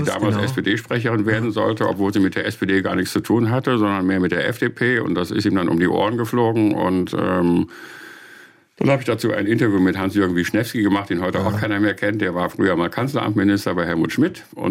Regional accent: Bonn, North Rhine-Westphalia, Germany; Ich bin ja auch in Bonn groß geworden, das war damals Bundeshauptstadt

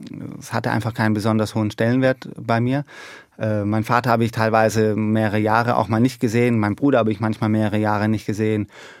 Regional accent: Germany; Zu Hause fühle ich mich auf jeden Fall in Deutschland. Deutschland ist mein Zuhause, Deutschland ist auch meine Heimat, meine Muttersprache. Aber ich fühle mich fast überall wohl, aber die Heimat ist Deutschland.

